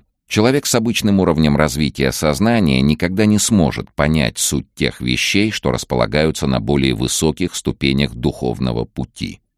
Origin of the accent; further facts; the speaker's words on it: Novosibirsk, Novosibirsk Oblast, Russia; Я вырос в Новосибирске, в Академгородке, в лесу на берегу Обского моря.